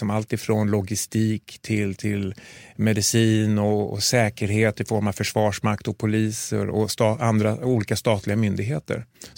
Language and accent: Swedish; Sweden; som svensk kirurg